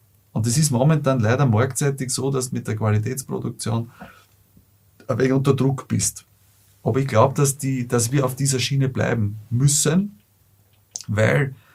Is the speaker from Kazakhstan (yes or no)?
no; Lower Austria, Austria